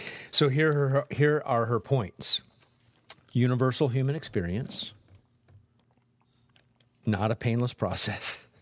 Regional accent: Nebraska, United States; I think he has an album that I've never listened to, also called Nebraska, but I'm from Nebraska.

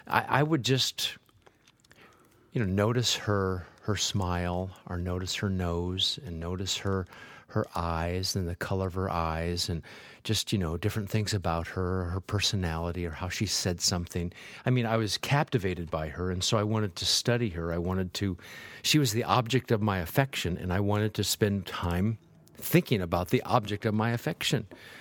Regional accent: Nebraska, United States; But I'm from Nebraska, so I'll admit it.

